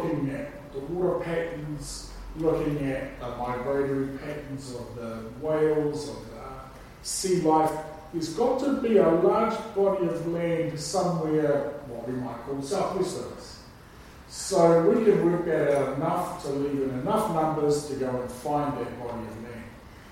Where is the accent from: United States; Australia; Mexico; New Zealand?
New Zealand; Auckland; Although Māori, of course, growing up in Auckland, had a little context for me.